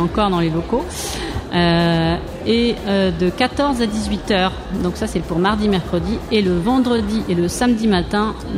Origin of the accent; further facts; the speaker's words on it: Châteauneuf-sur-Charente, Nouvelle-Aquitaine, France; born there; Oui, je suis née à Châteauneuf.